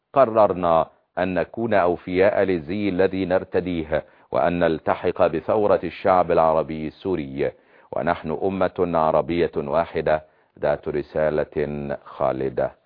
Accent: Egypt; حتى عصا نبوت بالصعيد زي ما بيقال عندنا في مصر

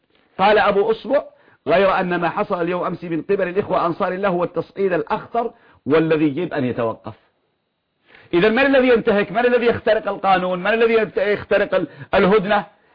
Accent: Yemen; عندنا في اليمن جامعات ومدارس ومؤسسات

